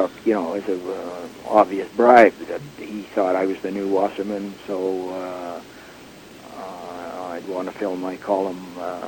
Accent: Western Canada, Canada; I wouldn't understand that because I'm from Western Canada

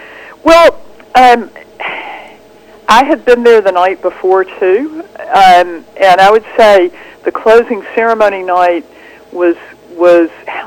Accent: United States; You know, for me as an American, it was really incredible to meet some of these

